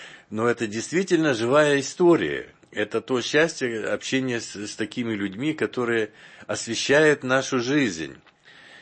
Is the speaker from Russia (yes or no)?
no; Almaty, Kazakhstan; Я из Алматы приезжал, так сказать, раз в полгода в Троице-Сергию Лавру.